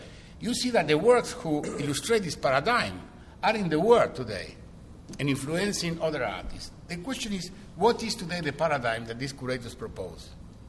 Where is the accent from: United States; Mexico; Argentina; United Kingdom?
Argentina; I'm from Argentina, and I know Bolivia, and I know Peru, I have been teaching all over Latin America.